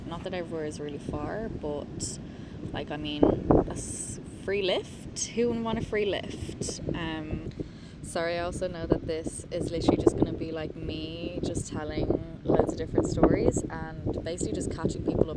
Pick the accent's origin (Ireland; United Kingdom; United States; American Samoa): Ireland; Dublin, Leinster; I'm from South Dublin.